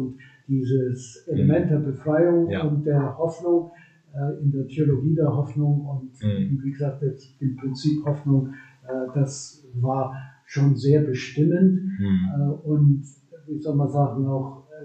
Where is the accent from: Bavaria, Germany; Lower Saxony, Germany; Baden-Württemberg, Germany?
Bavaria, Germany; Winsbach; Also gleich nach dem Gymnasium in Winsbach, wo ich groß geworden bin.